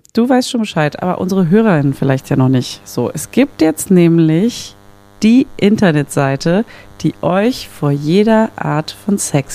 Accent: Berlin, Germany; weil ich als Berliner Stadtkind in Paris abgezogen wurde

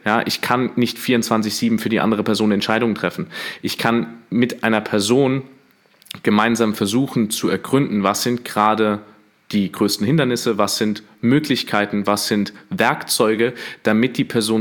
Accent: Hesse, Germany; sagt man bei uns in Hessen

